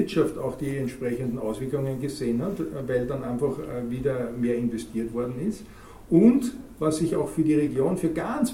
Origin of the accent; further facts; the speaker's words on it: Retz, Lower Austria, Austria; Na ja, so Niederösterreich. Ja, wo in Niederösterreich? Na, tschechische Grenze. Na ja, wo? Na ja, da ist aus Retz, der Gegend um.